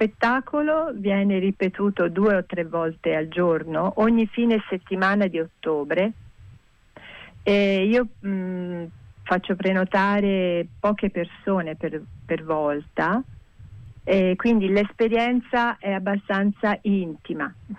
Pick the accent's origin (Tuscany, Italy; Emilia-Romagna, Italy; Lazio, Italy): Tuscany, Italy; Florence; e io sono fiorentina